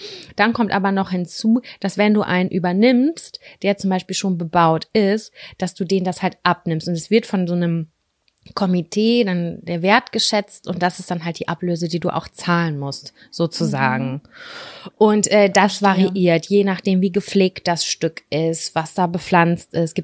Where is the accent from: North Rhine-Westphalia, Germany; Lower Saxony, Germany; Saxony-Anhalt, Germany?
North Rhine-Westphalia, Germany; Lübbecke; wir sind in Lübbecke groß geworden, ich bin Großteil auch in Nettelstedt groß geworden. Ja. Ne? Ich habe viele Jahre in Nettelstedt gelebt.